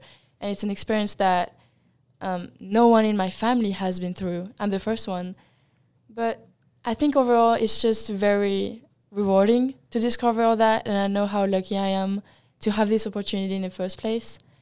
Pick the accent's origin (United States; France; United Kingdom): France; first language French; English is a second language; I grew up in France, so the French culture, the French language is what I'm comfortable with.